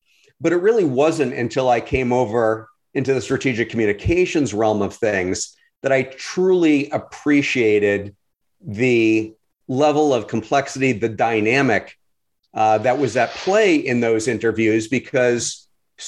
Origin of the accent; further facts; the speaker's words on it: Boston, Massachusetts, United States; I was a local news reporter in markets like Fort Myers, Florida, Pittsburgh, and my hometown of Boston